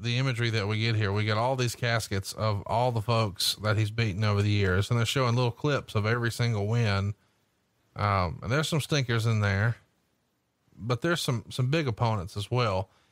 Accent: Alabama, United States; Yeah, I'm from Alabama.

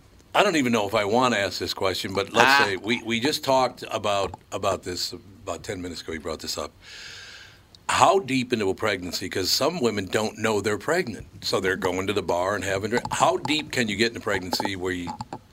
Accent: Minneapolis, Minnesota, United States; I grew up in North Minneapolis. There's so many people I know.

